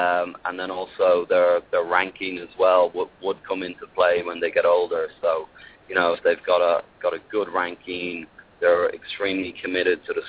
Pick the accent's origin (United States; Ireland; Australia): Ireland; I grew up in Ireland playing some rugby.